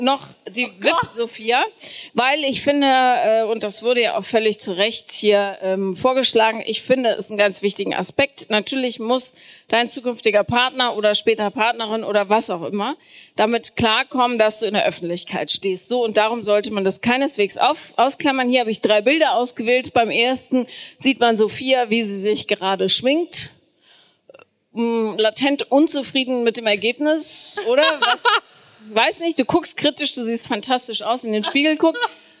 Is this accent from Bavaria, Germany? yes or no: no; Bonn, North Rhine-Westphalia, Germany; ich bin ja im Kölner Raum, also ich bin in Bonn aufgewachsen.